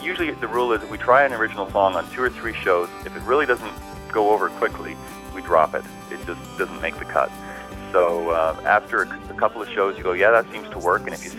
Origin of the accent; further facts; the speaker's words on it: Dublin, Leinster, Ireland; born there; my background, although I was born in Dublin, Ireland, my background is really pop and rock and stuff like that.